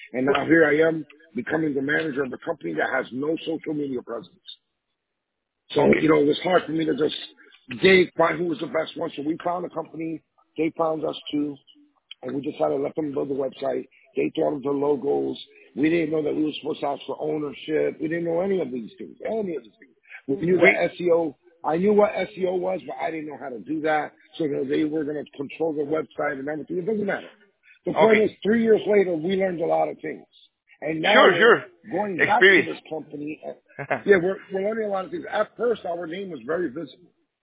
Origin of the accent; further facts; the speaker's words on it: New York, United States; I am a Puerto Rican from New York. We flip back and forth. We talk Spanglish